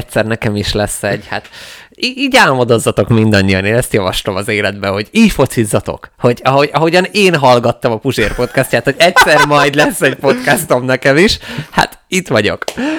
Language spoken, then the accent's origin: Hungarian; Hungary; nagyon-nagyon-nagyon-nagyon büszke voltam arra, hogy magyar vagyok.